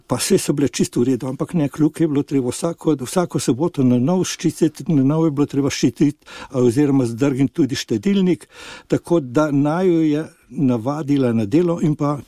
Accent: Ljubljana, Central Slovenia, Slovenia; Ja, rojen sem bil res v Ljubljani, koncem druge svetovne vojne.

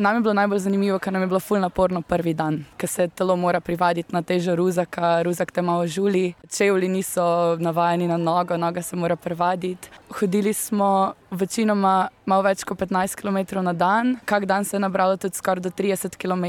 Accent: Bela krajina, Slovenia; Jaz sem pa iz Bele krajine

